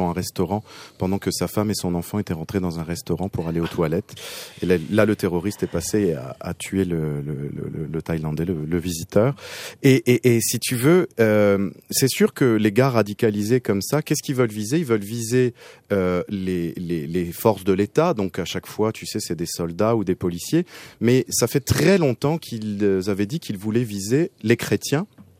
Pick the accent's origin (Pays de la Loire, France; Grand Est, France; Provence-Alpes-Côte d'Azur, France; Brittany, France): Grand Est, France; Strasbourg; Nous, on attendait tous, quand on a grandi à Strasbourg, ce marché de Noël qui se passait en ville, dans le centre